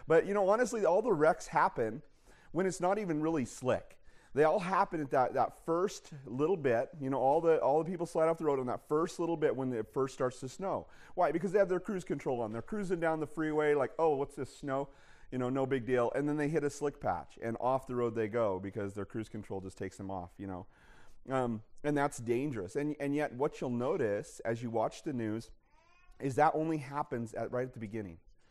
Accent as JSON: {"language": "English", "town": "Pocatello", "region": "Idaho", "country": "United States", "said": "I feel a little bit more home driving on these slick roads because I'm from Frosty Pocatello."}